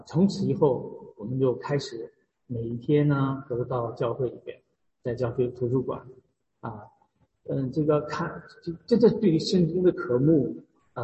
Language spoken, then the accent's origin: Chinese; China; born there; 因为我是在中国60年代出生那么都我们受的教育都是。这个进化论这个无神论的这种教育